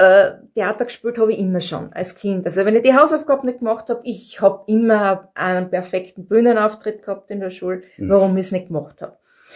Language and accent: German; Kleistdorf, Styria, Austria; also born or lived in Graz / Rechnitz; bin 56 Lenze, geboren in Graz und aufgewachsen in Kleistdorf, zum Teil auch in Rechnitz im Burgenland.